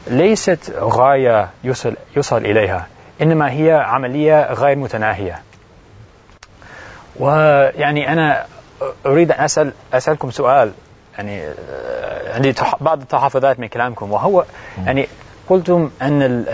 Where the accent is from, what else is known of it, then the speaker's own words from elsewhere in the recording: United States; Arabic is a second language; أنا كأمريكي وأنا هذا أنا ما زلت على هذا كمسلم،